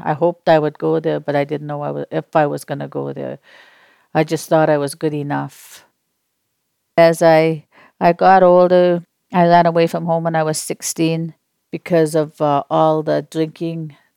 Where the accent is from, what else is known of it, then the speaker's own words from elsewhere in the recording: Swan River, Manitoba, Canada; and my dad came from Pelly, Saskatchewan, and he was Métis. I come from Swan River, Manitoba.